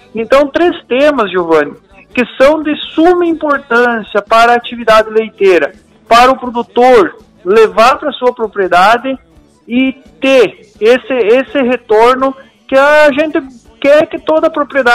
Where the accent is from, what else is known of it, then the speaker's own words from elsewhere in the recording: Palmitinho, Rio Grande do Sul, Brazil; minha terra natal, eu, o município de Palmitinho, onde eu estabeleço a minha residência